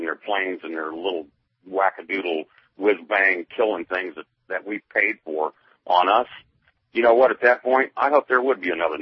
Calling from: South Carolina, United States; also born or lived in Atlanta; I'm calling you from South Carolina. I've lived in Atlanta. I've lived in a lot of southern states over my lifetime.

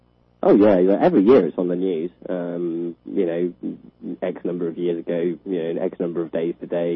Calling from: Wales, United Kingdom; I'm not Welsh.

